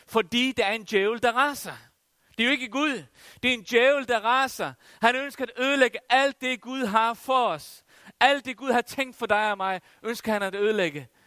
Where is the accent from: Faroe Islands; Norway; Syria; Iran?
Faroe Islands; Jeg kommer fra Færøerne, og os, der kommer fra Færøerne, vi har nogle gange en livlig fantasi.